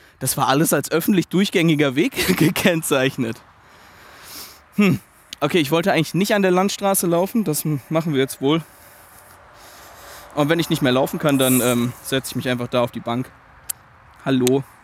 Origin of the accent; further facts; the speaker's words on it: Rhineland-Palatinate, Germany; dass Hasloch bei uns in der Pfalz wäre das einzige Städtchen